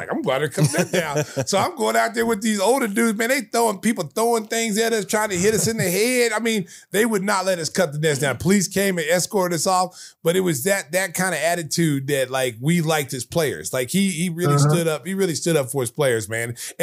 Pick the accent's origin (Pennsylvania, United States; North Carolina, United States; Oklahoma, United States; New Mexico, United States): Oklahoma, United States; And I remember going on visits, and people, when they found I was from Oklahoma, that's all they wanted to talk about was Wayman.